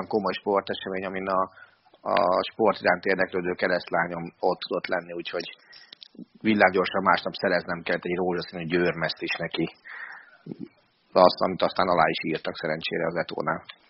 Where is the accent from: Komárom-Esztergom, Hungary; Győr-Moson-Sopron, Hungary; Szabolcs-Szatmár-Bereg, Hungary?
Győr-Moson-Sopron, Hungary; hiszen én Győr mellett nőttem föl